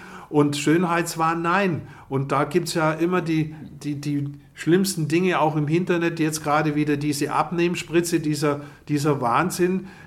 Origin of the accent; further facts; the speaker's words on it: Lake Constance, Germany; Nein, ich glaube, das ist meine Heimat.